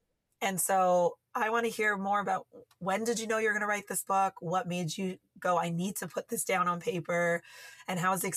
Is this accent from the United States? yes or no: no; Toronto, Ontario, Canada; my parents are Tamil, Sri Lankan, have, you know, came here in the 80s because of the war. And so very much I grew up with, you know, kind of a refugee cultural context of growing up in Toronto.